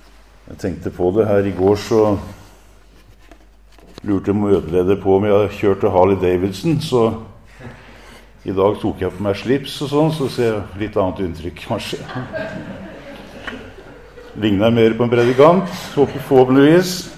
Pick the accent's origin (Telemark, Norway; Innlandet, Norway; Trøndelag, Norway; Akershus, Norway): Telemark, Norway; Kragerø; i Sannidal eller Kragerø, der jeg kommer fra